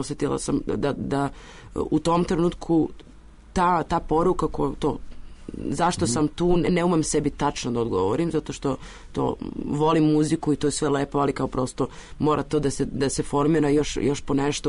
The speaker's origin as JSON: {"language": "Serbian", "country": "Serbia", "said": "Ja jesam iz Srbije, ali ja ovde nisam odrasla kulturološki, prosto imam neka drugačija iskustva"}